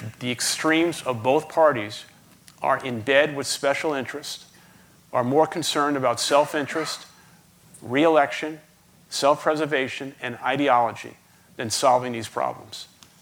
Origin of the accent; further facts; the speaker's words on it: Brooklyn, New York, United States; we did not have a public library where I grew up in the Canarsie section of Brooklyn. We had a bookmobile.